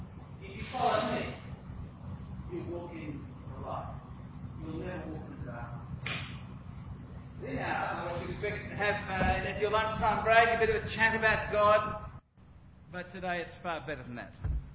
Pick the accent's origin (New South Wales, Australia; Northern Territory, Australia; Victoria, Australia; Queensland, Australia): New South Wales, Australia; Rose Bay; Now, I ran into the Feast of the Tabernacles growing up in Rose Bay.